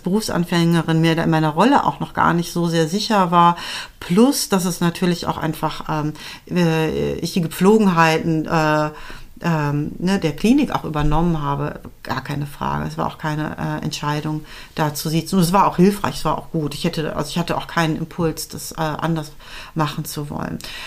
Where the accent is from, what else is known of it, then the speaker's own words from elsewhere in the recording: West Germany, Germany; und ich da auch mehr als Wessi sozusagen auch beäugt wurde